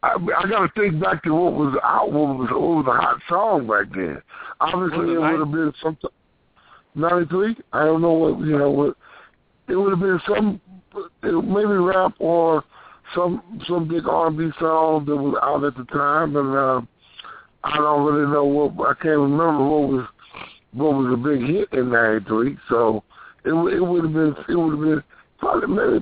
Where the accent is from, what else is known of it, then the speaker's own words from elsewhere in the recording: Arkansas, United States; I'm from Arkansas.